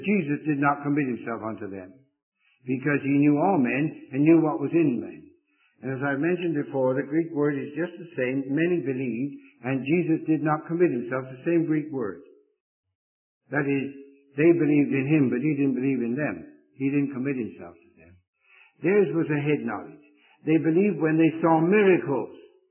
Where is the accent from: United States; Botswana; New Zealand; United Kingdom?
United Kingdom; Bristol, South West England; born there; the city of Bristol, where I was born in England.